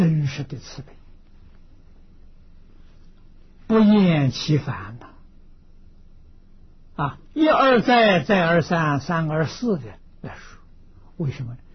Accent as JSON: {"language": "Chinese", "country": "China", "said": "你比如说在我们中国人习惯所称的龙，有几个人见到龙？"}